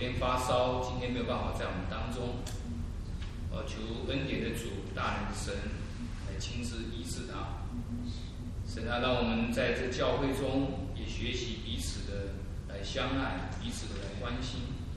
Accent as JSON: {"language": "Chinese", "country": "China", "said": "那我们中国人常常就是鼓励人，就是有一句话，就是说我们做人做事都要光明磊落。"}